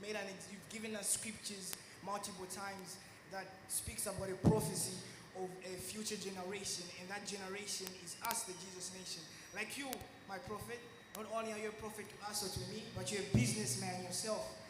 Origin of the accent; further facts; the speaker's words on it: Zambia; I'm from Zambia.